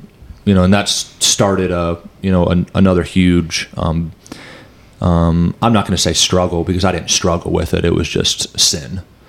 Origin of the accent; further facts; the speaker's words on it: Warsaw, Indiana, United States; Yeah. I mean, so I grew up in Warsaw. I've lived here my whole life. I never planned on leaving.